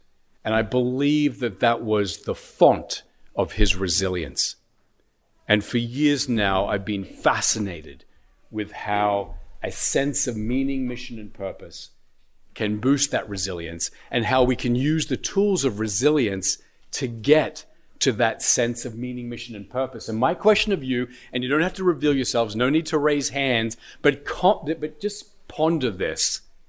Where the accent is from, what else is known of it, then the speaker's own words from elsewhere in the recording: Australia; I was born and raised in Australia. You've probably noticed an accent. I did my undergraduate work there.